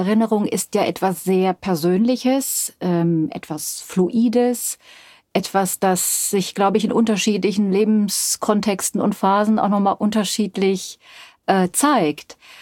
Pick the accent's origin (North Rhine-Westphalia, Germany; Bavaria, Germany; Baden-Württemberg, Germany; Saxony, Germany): Bavaria, Germany; ich bin in Bayern aufgewachsen